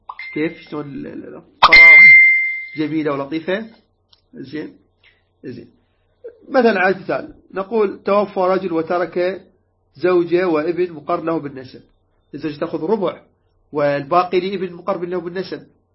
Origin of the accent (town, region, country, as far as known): Iraq